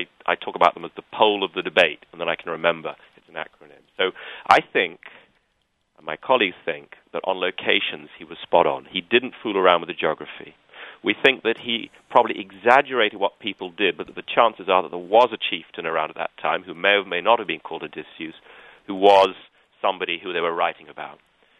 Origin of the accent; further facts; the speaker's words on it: United Kingdom; I mean, being a Brit, I'm going to take something like a James Bond novel as my example.